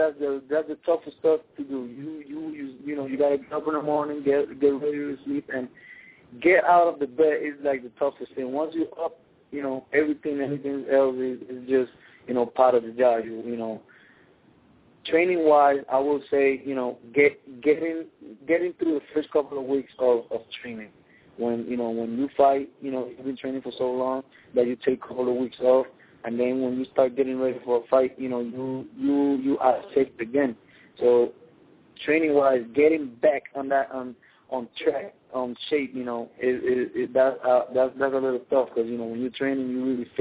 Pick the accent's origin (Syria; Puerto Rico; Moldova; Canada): Puerto Rico; English is a second language; Since I was little, growing up in Puerto Rico